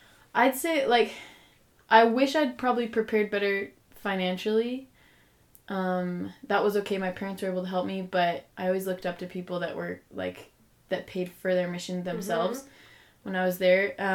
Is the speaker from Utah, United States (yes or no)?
yes; Mapleton, Utah, United States; And I also grew up in Mapleton, Utah.